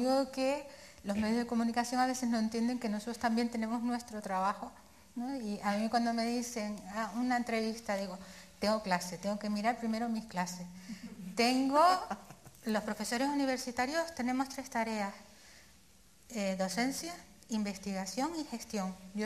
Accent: Canary Islands, Spain; Encima, soy la primera canaria, la primera mujer canaria, y la primera mujer que va a residir aquí.

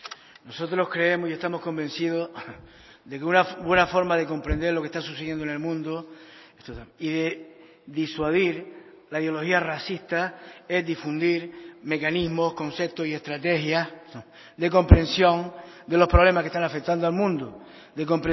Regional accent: Canary Islands, Spain; Y somos canarios. Mi familia emigró toda para Cuba.

